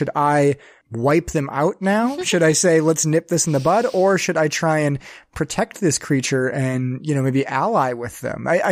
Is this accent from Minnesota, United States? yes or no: yes; Minnesota, United States; I'm very proud of being Minnesotan for a lot of reasons.